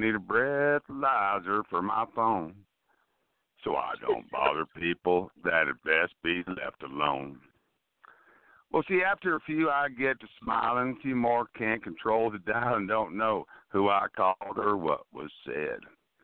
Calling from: Tennessee, United States; I'm calling from Tennessee.

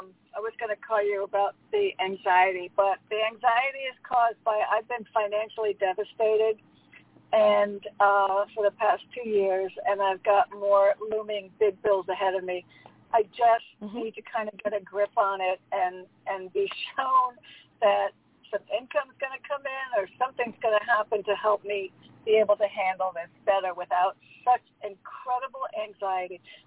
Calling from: Connecticut, United States; I'm calling from Connecticut.

